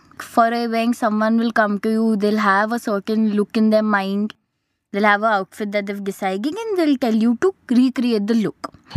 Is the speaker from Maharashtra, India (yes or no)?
no; Amritsar, Punjab, India; I had done bridal 1 year prior when I was in my hometown, that's Amritsar.